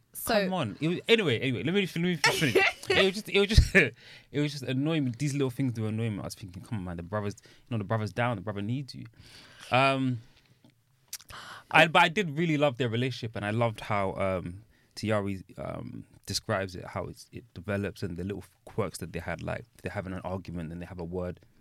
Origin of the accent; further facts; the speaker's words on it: Ghana; I'm Ghanaian, man, it's fine.